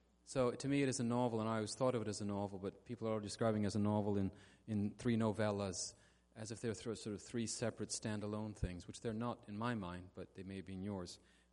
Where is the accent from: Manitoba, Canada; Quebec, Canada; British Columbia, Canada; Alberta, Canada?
Quebec, Canada; I grew up in the secular mainstream of Canada. From Quebec, I'm originally from Quebec, which is the most secular part of Canada and therefore likely the most secular part of North America